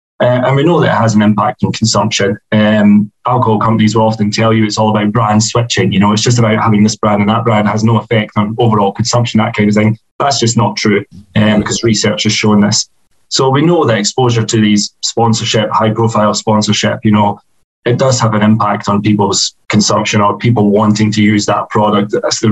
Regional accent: Scotland, United Kingdom; You might detect I'm a Scotsman.

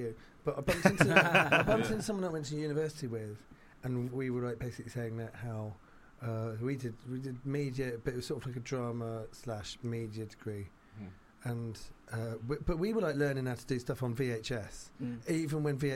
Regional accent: St Albans, East of England, United Kingdom; Oh, no, I grew up in St Albans.

